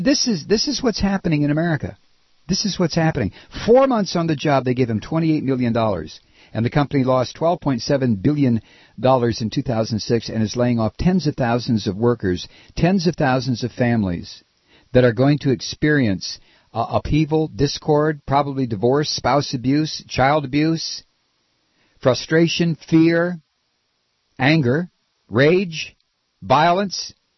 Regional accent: Toledo, Ohio, United States; I grew up in Toledo, Ohio, and it was a good place to grow up in the 50s.

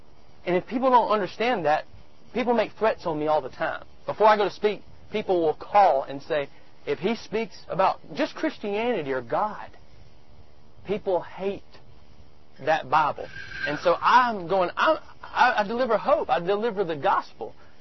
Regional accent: Trussville, Alabama, United States; the Tribune in my hometown in Trustville

